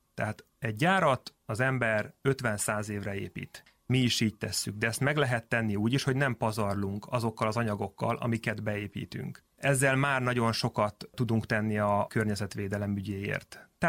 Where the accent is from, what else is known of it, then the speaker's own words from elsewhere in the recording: Csongrád-Csanád, Hungary; mint mondom, én Szeged mellől származom, tehát vidéki emberként